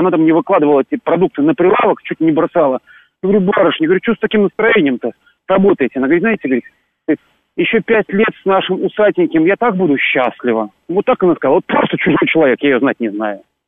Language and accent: Russian; Belarus; я краткий белорус, но мне еще повезло, у меня еще российский паспорт.